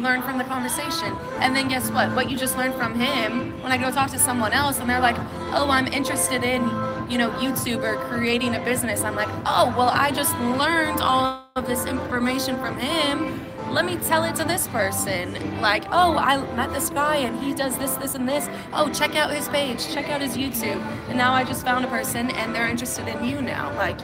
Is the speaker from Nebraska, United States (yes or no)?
yes; Nebraska, United States; I'm from Nebraska, but like, I'm Polish, so.